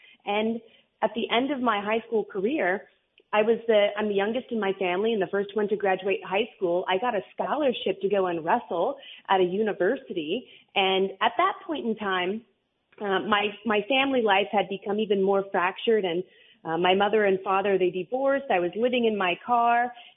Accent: Seattle, Washington, United States; I came from Seattle. I moved to Minnesota.

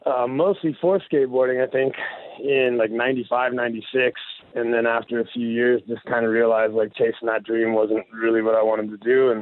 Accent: Denver, Colorado, United States; I grew up in Denver, Colorado.

